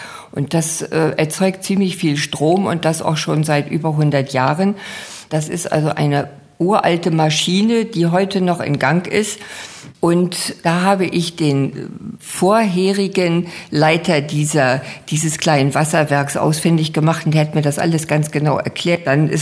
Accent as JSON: {"language": "German", "region": "Northern Germany", "country": "Germany", "said": "Ich komme aus Norddeutschland, lebe hier allerdings schon 20 Jahre"}